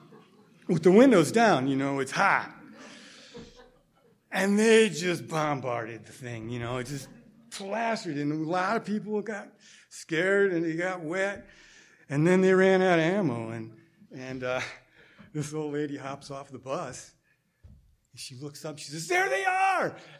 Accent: Cuba; And even back then, I didn't say Cuba because, unlike so many of you in the audience today who know about Cuba, because it's kind of almost a celebrity nation for many people, back then you say Cuba and they didn't have any idea. So I said the Caribbean.

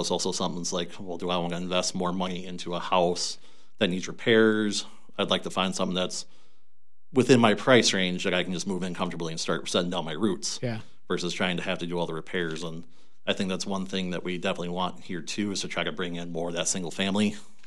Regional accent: Viroqua, Wisconsin, United States; also born or lived in Milwaukee; So I've lived in the Viroqua area for quite some time now. So originally I was born in Milwaukee back in 1995. So moved to the Viroqua area with my mother when I was in fourth grade and graduated high school here in 2013.

